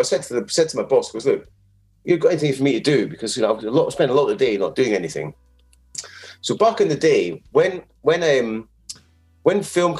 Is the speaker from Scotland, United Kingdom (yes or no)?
yes; Inverness, Scotland, United Kingdom; moved away as an adult; now in London, United Kingdom; And obviously after I came from Inverness all the way to Colchester to study that.